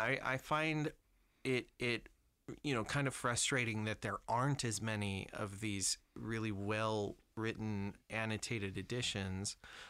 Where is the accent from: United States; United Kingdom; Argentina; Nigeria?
United Kingdom; I only give you shit because I'm British.